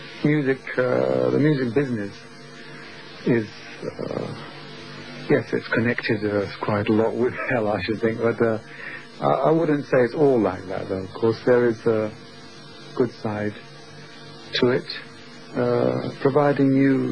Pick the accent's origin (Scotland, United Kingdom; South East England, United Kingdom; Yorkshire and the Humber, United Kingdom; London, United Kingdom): London, United Kingdom; I was brought up in the West End of London, so I think that had something to do with me going into show business.